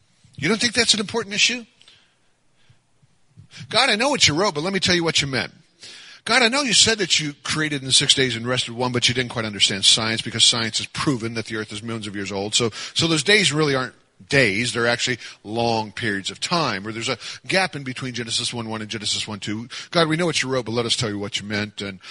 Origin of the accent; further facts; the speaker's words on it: United States; I was a Christian because I was raised in America. I was raised in the church.